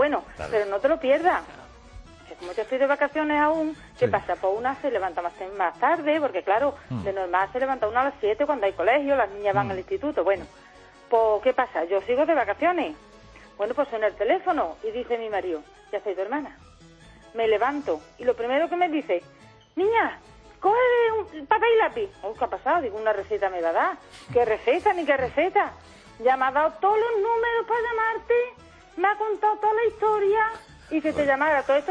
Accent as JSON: {"language": "Spanish", "town": "Alcolea del Río", "region": "Andalusia", "country": "Spain", "lives_now": "Valencia, Spain", "said": "Yo vivo aquí en Valencia, soy de Sevilla, de Alcolea del Río, pero me voy a San José de Rinconada con mi hermana."}